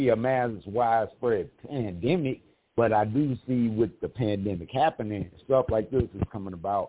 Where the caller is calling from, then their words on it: Mesa, Arizona, United States; I'm calling from Sunny Mesa, Arizona.